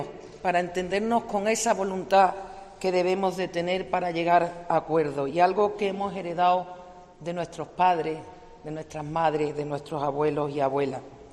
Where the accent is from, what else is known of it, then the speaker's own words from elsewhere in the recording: Andalusia, Spain; Somos andaluces que avanzamos bajo una misma bandera, la blanca y verde